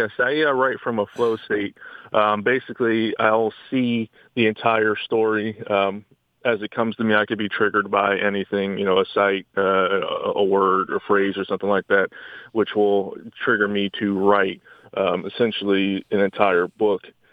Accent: France; also born or lived in Italy / Greece; So I was raised in Europe, France, Italy, and Greece, to be specific.

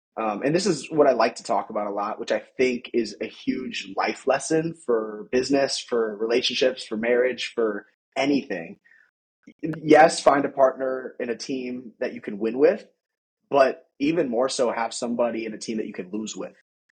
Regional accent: Wisconsin, United States; even Wisconsin, you know, here, my home state.

